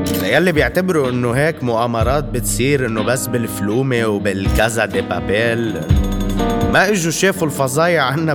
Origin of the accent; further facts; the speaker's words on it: Lebanon; إجمالاً نحن كلبنانية منتفاخر بعزة نفسنا وكبريائنا